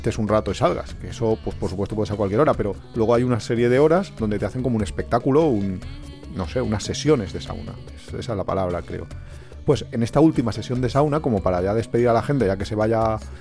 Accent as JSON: {"language": "Spanish", "town": "Valencia", "region": "Valencian Community", "country": "Spain", "said": "Somos de Valencia."}